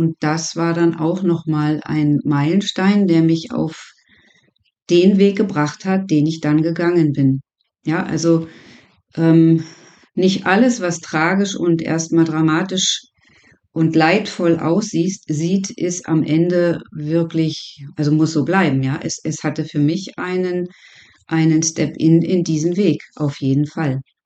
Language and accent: German; East Germany, Germany; Ich bin zum Beispiel auch in der DDR groß geworden